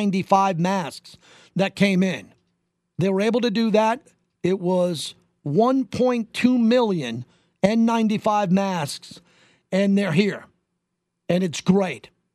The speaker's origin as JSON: {"language": "English", "region": "New York", "country": "United States", "tie": "born or raised there", "also_born_or_lived": "Los Angeles", "said": "And I grew up in New York. I've been to the Hamptons. I lived in L.A."}